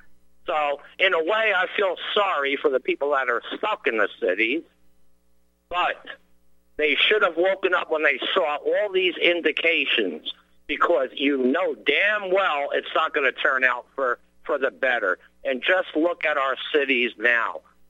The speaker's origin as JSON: {"language": "English", "region": "Northeast", "country": "United States", "said": "I'm from the Northeast originally, up in the New York area."}